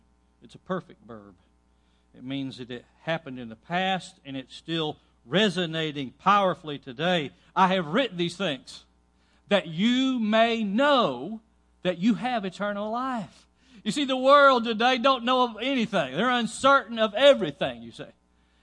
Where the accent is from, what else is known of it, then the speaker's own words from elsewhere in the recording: United States; They think that Americans, in particular, since I'm an American, are too stupid to read